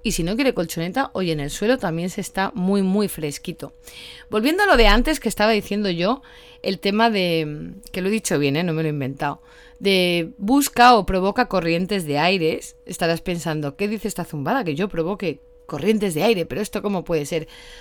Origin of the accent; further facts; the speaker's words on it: Barcelona, Catalonia, Spain; Hace un poquitico de calor, yo soy de Barcelona